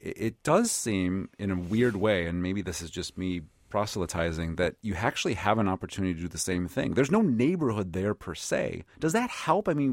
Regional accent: Chicago, Illinois, United States; I grew up in the Chicago area

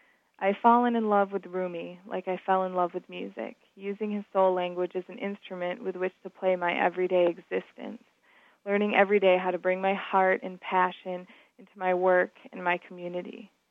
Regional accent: Carolina Beach, North Carolina, United States; I'm from Carolina Beach, North Carolina.

